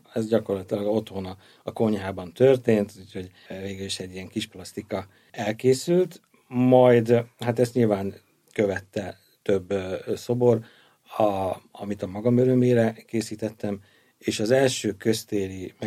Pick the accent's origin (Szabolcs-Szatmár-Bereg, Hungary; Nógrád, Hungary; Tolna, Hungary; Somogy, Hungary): Nógrád, Hungary; Balassagyarmat; born there; Balassagyarmaton, tehát a szülővárosom